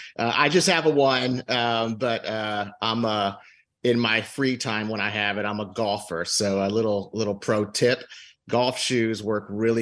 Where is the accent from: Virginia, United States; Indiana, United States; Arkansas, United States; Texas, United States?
Texas, United States; Houston; now in Dallas, United States; I'm originally from Houston.